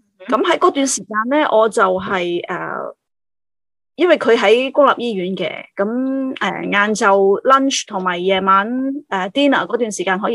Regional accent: Shuikou, Guangdong, China; 退休的地方啦，就是回到我的家乡啦，水口啦

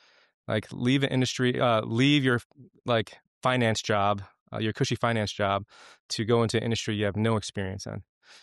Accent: Chicago, Illinois, United States; I grew up here in Chicago. I was born and raised in Chicago, West Rogers Park, so not too far from where you used to live.

